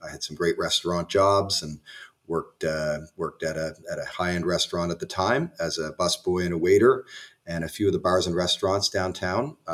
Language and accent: English; Saint John, New Brunswick, Canada; also born or lived in Halifax, Canada; I grew up outside of St. John, New Brunswick, and then moved to Halifax, which is often referred to as the big city from where I grew up, to attend St. Mary's University back as a 20-year-old.